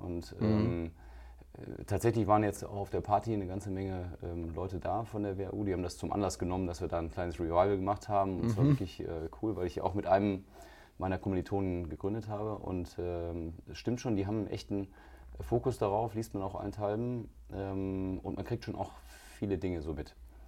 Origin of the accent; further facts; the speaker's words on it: North Rhine-Westphalia, Germany; Du bist ein Kind des Ruhrgebiets, ich bin des Rheinlands, ja, aber ich bin danach nach Bayern gegangen zum Studieren